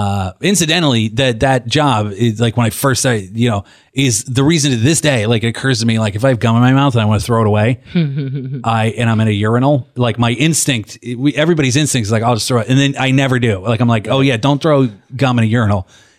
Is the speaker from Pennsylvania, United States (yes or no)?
yes; Pittsburgh, Pennsylvania, United States; Yeah, I grew up in Pittsburgh.